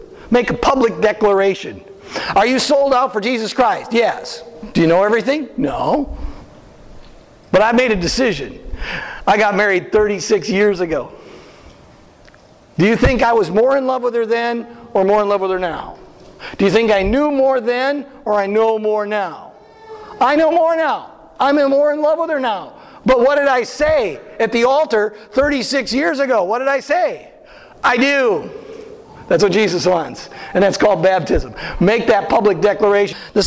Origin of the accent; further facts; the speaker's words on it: Midwest, United States; I'm from the Midwest, okay? Sometimes those little Midwesternisms, they sneak in.